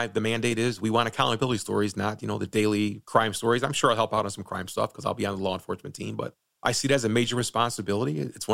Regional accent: Midwest, United States; I was born and raised in the Midwest.

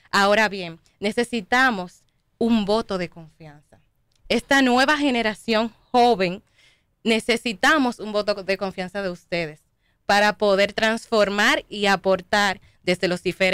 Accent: Distrito Nacional, Dominican Republic; Porque también vengo de un barrio. Yo vengo de el sector del Quisqueya y Los Praditos.

